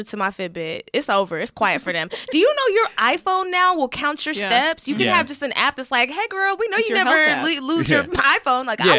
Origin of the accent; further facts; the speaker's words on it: Texas, United States; Yes, I'm from Texas. I know about Winn-Dixie.